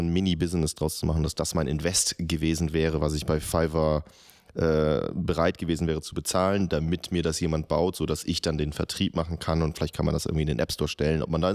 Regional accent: Langenfeld, North Rhine-Westphalia, Germany; Ja, wer Langenfeld noch nie gehört hat, das ist meine Heimatstadt, das liegt zwischen Köln und Düsseldorf.

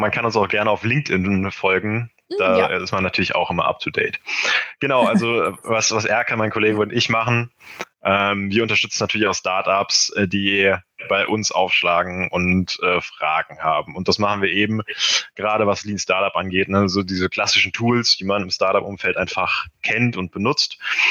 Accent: Frankfurt am Main, Hesse, Germany; now in Düsseldorf, Germany; Und ich bin ursprünglich auch aus Frankfurt am Main, deshalb bin ich auch erst zugezogen.

